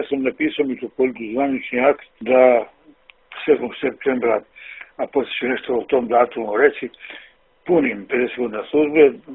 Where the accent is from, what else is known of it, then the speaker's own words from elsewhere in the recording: Bosnia & Herzegovina; also born or lived in Herceg Novi, Montenegro; Sam se odrastao u Bosni, samo sam rođen u Hercegnovom, jer otac je tog momenta bio sveštenik u Bijeloj. Dakle, iz Bosne sam otišao